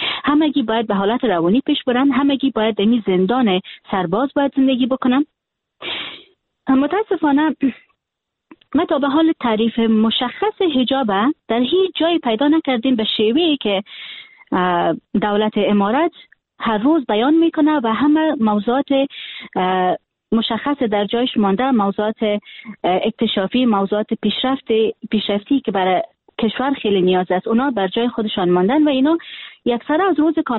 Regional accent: Afghanistan; born or raised there

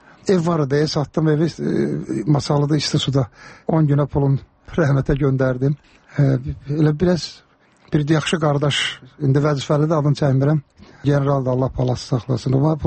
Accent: Karabakh, Azerbaijan; Məndə zarafatçı Qarabağlıyam

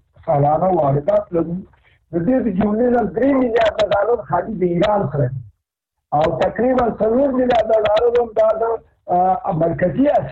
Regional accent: Afghanistan; مونږ افغانان یو،

